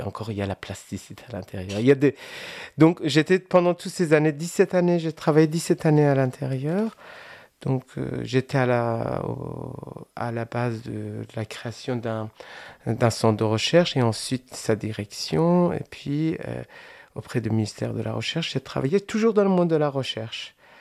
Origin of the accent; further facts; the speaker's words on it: Iran; moved away as an adult; now in France; Je suis parti d'Iran pour pouvoir faire des études et apporter autre chose que mon sang à ce pays.